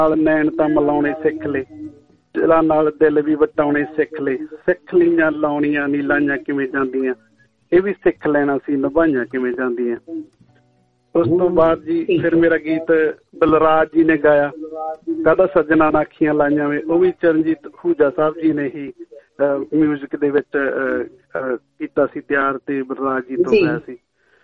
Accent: Burj Dunna, Punjab, India; now in Adelaide, Australia; ਅਸੀਂ ਪੰਜਾਬ ਤੋਂ ਜੀ, ਸਾਡਾ ਮੋਗਾ ਡਿਸਟ੍ਰਿਕਟ ਆ

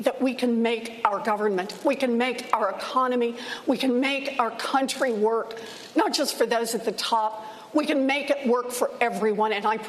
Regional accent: Oklahoma, United States; I was born and raised in Oklahoma. I have three older brothers. They all joined the military.

